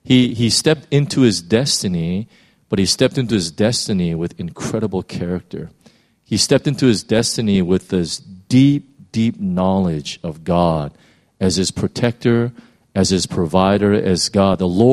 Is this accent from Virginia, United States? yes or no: no; California, United States; I'm from California, and so California, if you know, is one huge desert.